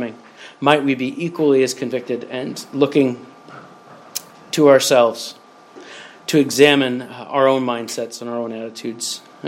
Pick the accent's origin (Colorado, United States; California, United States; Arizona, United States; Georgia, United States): Colorado, United States; Fort Collins; I come from Fort Collins, Colorado.